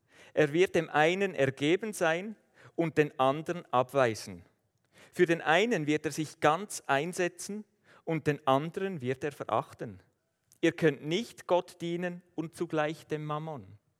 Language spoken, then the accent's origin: German; Switzerland; Das ist etwas, was man nicht macht als Schweizer.